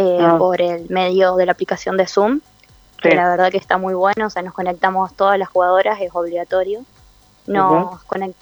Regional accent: Argentina; No, somos 3 argentinas.

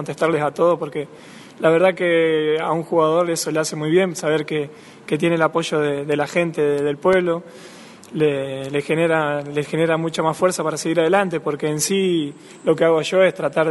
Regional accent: Villa Minetti, Santa Fe, Argentina; soy de Villa Minetti

